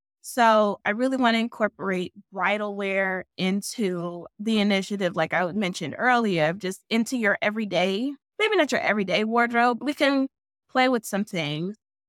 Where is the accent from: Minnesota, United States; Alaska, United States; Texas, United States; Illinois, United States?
Illinois, United States; Chicago; And I'm from Chicago. So prom in Chicago is definitely different than prom in Iowa.